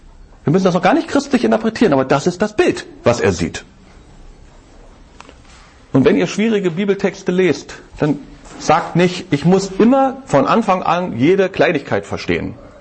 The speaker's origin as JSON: {"language": "German", "region": "Berlin", "country": "Germany", "said": "Ich bin Berliner. Ich darf Werbung für die Berliner Flagge machen."}